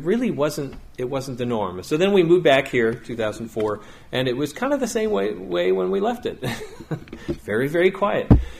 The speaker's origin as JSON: {"language": "English", "region": "New England", "country": "United States", "tie": "born or raised there", "also_born_or_lived": "South Carolina", "said": "See, I grew up in New England, most of you know, and we were generally the only family leaving our house for church on Sunday morning."}